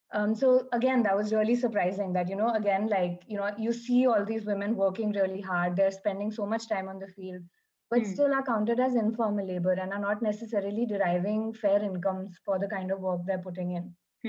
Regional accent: New Delhi, Delhi, India; also born or lived in Bombay; I grew up in New Delhi. I've lived here pretty much all of my life. My life has been a lot of Delhi, Bombay, Delhi. So that's where I grew up.

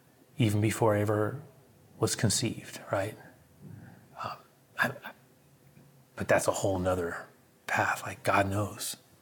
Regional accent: San Francisco, California, United States; born there; because I was born on May 2nd, 1963, actually here in San Francisco, where I'm recording this right now.

